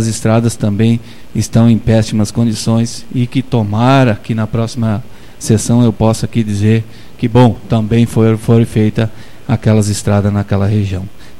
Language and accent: Portuguese; Agudo, Rio Grande do Sul, Brazil; tive que, sem querer, me deslocar até minha terra natal e fiquei muito assustado